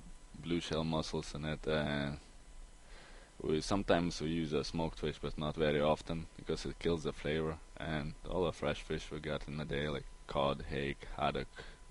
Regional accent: Lithuania; also born or lived in England; Originally I'm from Lithuania. So but I traveled a bit. I was in England, Isle of Wight.

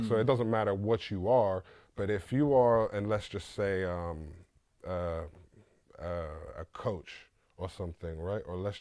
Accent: London, United Kingdom; I grew up in London.

